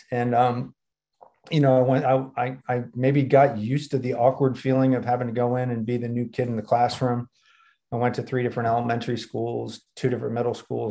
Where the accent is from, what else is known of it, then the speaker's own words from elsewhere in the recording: Connecticut, United States; born there; I was born up in Connecticut, and my parents, you know, they were Woodstock hippies, I guess.